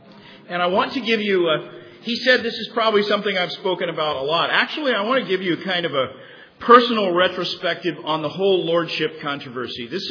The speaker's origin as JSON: {"language": "English", "town": "Tulsa", "region": "Oklahoma", "country": "United States", "tie": "born or raised there", "said": "I didn't mention that I grew up in Tulsa, Oklahoma"}